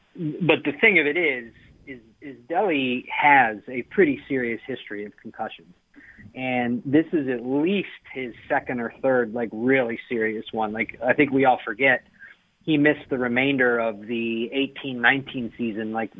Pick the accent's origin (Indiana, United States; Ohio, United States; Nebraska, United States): Ohio, United States; Tallmadge; Like, because I have some really sophomoric text chains, like, with my buddies I grew up with in Talmadge